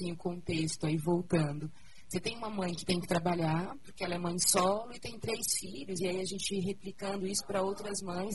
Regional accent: Paraná, Brazil; Porque eu sou recente em Curitiba, sou do Paraná, mas aqui em Curitiba.

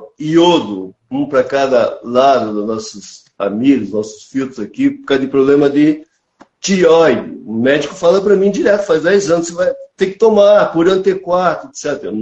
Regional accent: Telêmaco Borba, Paraná, Brazil; also born or lived in Embaú dos Batistas; Eu tenho 72 anos. Eu nasci dia 23 de fevereiro de 1951 em Embaú dos Batistas, mas eu me criei em Telêmaco Borba.

